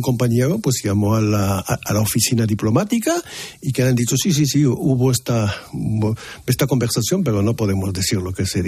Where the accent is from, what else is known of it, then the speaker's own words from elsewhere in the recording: Morocco; el régimen marroquí, y no Marruecos, porque yo soy marroquí